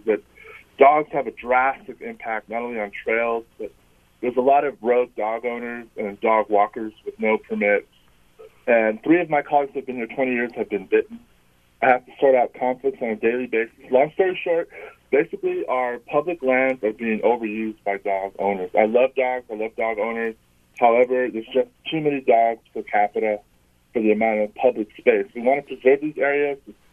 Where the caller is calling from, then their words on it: Berkeley, California, United States; I'm calling from Berkeley